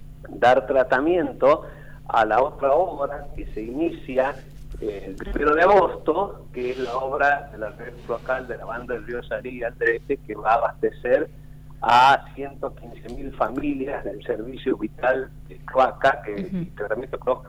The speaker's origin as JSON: {"language": "Spanish", "region": "Tucumán", "country": "Argentina", "said": "Yo siempre soy muy tucumano"}